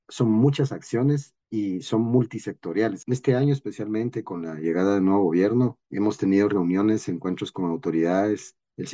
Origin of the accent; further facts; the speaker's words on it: Guatemala; trabajemos juntos todos como guatemaltecos, que somos un país muy aguerrido